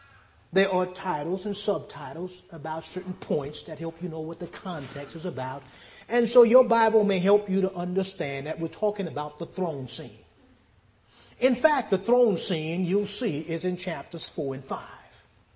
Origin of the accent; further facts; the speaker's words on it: New Orleans, Louisiana, United States; I remember growing up in New Orleans, Louisiana, used to be some serious electrical storms.